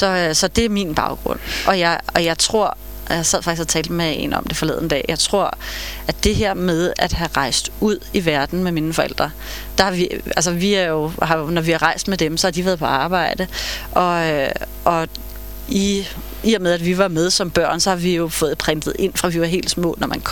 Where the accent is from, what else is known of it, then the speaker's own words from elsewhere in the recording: Snekkersten, Capital Region of Denmark, Denmark; also born or lived in Copenhagen / Tårnby; Og så flyttede vi til Snekkersten, som er sådan en lille fiskerleje syd for Helsingør, da jeg var 10 år gammel.